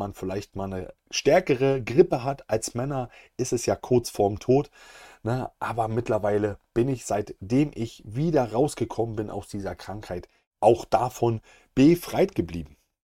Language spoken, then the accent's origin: German; East Germany, Germany; also so sagt man bei uns im Osten, wo ich herkomme.